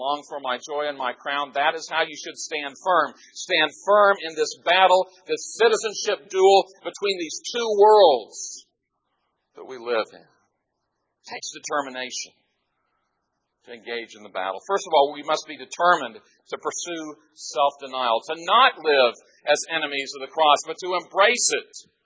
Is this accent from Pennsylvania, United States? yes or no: no; Texas, United States; When Texans go out of the state, everyone knows that we're from Texas. What better place to hail from?